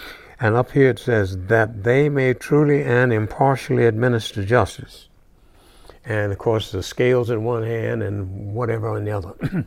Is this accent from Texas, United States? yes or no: yes; Austin, Texas, United States; There's not a lot that I can remember that's good about growing up in Austin, Texas.